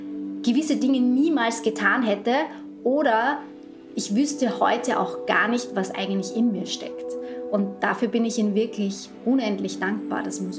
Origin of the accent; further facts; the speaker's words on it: Vienna, Austria; now in Vösendorf, Austria; Das ist in Vösendorf, nahe bei Wien. Also man kann eigentlich sagen, es ist so gut wie Wien. Ich bin auch in Wien aufgewachsen. Ja, wir haben hier ein kleines Reihenhaus, in dem wir uns sehr wohl fühlen.